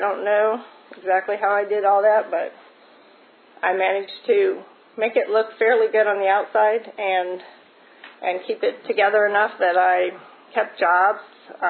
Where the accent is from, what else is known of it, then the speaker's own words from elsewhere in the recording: Indiana, United States; also born or lived in Florida; and I grew up in Indiana, and then I moved to Florida with him, and then I moved back to Indiana when I got divorced.